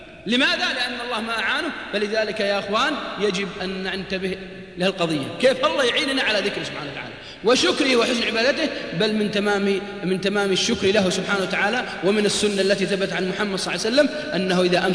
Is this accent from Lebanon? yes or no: no; Al-Qassim, Saudi Arabia; والله واحد عندنا في القصيم